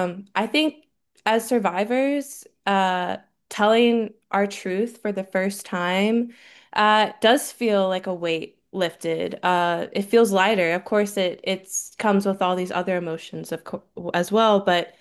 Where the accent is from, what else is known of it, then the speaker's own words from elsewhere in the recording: Virginia, United States; Because I grew up in Northern Virginia too.